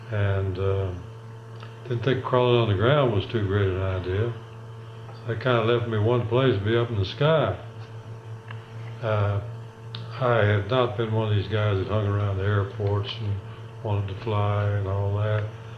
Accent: Asheville, North Carolina, United States; I was born right here in Asheville, North Carolina

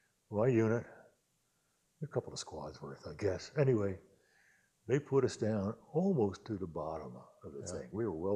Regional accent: Easton, United States; And I lived, my hometown, Easton

